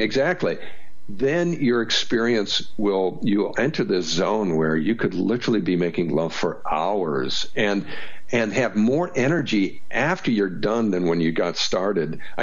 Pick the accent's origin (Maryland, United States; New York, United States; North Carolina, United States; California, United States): California, United States; and I realize I'm from California, so that's to be expected